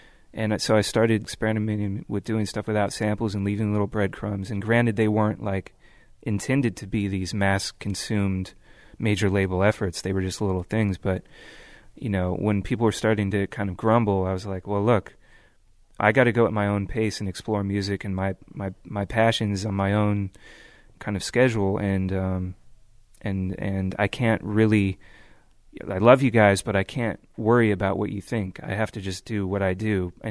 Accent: California, United States; growing up in the Bay Area, driving around

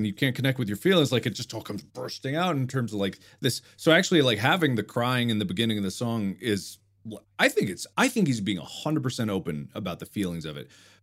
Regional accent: Milford, Ohio, United States; where I grew up in Cincinnati, Ohio, outside, actually, the city, in the small city, Milford.

